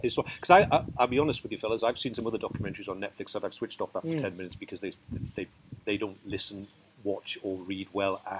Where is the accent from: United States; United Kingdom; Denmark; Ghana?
United Kingdom; Newcastle, North East England; I grew up in Newcastle, and as a young white teenager, I grew up with hip-hop and rap.